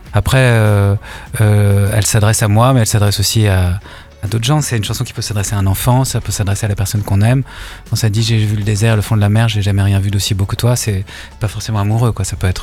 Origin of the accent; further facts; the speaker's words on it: Paris, Île-de-France, France; Ouais, donc moi, je suis à Paris. Puis moi, je suis quand même je suis né à Paris. Je suis un enfant de cette ville, quoi. Vraiment, je suis né dans le cœur de Paris et c'est comme ça, je suis né dans le bitume, quoi.